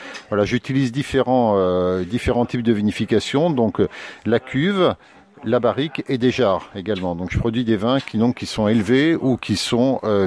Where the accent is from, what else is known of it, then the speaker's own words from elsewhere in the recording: Paris, Île-de-France, France; born there; Je suis arrivé dans cette région en 1997. Je suis parisien, né à Montmartre, donc près des vignes